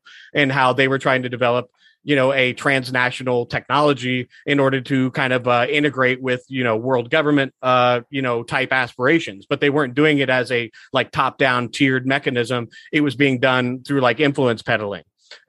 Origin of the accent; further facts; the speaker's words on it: Washington, District of Columbia, United States; I was raised in the Washington, D.C. area, but like my family came from like rural middle America where they were like farmers